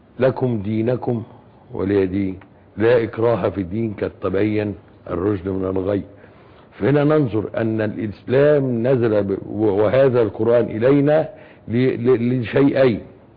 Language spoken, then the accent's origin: Arabic; Egypt; نحن مصريين تحت علم مصر، شعب واحد يحب هذه البلد